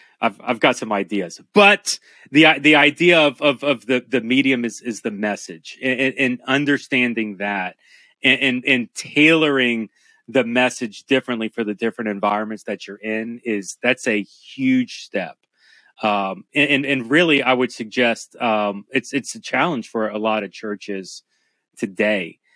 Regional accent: Miami, Florida, United States; I'm from Miami. I've been here a long time.

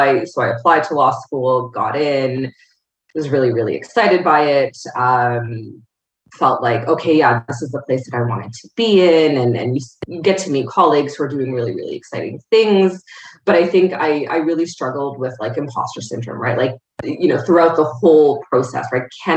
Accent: Scarborough, Ontario, Canada; So I grew up in Scarborough

